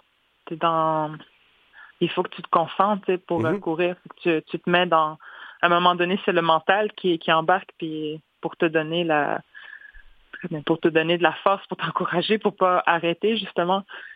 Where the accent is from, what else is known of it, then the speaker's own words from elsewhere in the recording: Wemotaci, Quebec, Canada; now in Odanak, Canada; Je viens de Wamantashi, mais j'habite à Odanak.